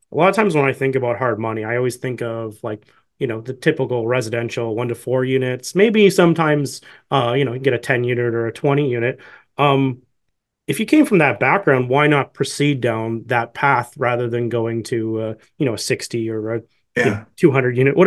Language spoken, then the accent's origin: English; Canada; for myself as a Canadian